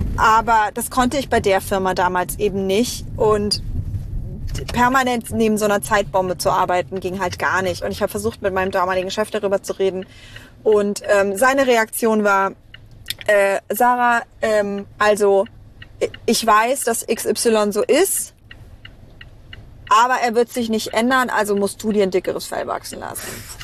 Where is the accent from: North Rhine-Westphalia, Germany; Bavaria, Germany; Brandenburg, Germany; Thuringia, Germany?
Bavaria, Germany; now in Berlin, Germany; Ich komme ursprünglich aus einer sehr, sehr, sehr kleinen Stadt in Unterfranken namens Hammelburg.